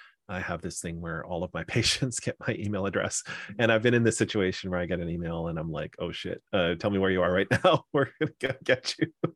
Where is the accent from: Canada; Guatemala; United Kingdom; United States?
Canada; I'm a Canadian